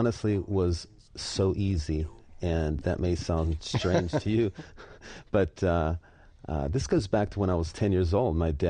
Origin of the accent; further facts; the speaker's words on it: Pittsburgh, Pennsylvania, United States; I'm from Pittsburgh, Pennsylvania.